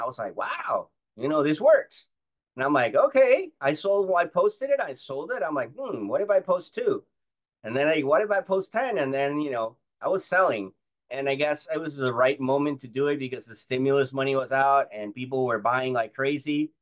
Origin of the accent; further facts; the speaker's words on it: Panama; English is a second language; So I am from Panama, Central America. I live in Panama. I'm down here. It's a challenge, to say the least. I'm from down here.